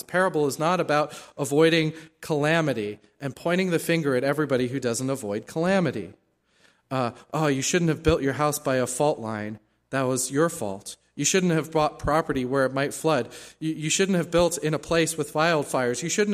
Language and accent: English; South Africa; I thought of myself as a South African, but now I had people didn't know where South Africa was. I would say, I'm from South Africa